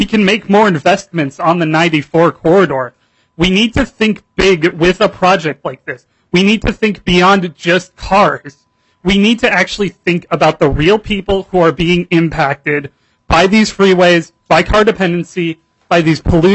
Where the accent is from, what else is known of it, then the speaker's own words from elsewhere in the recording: Burnsville, Minnesota, United States; I grew up in Burnsville, one of the most car-dependent places here in the Twin Cities Metro.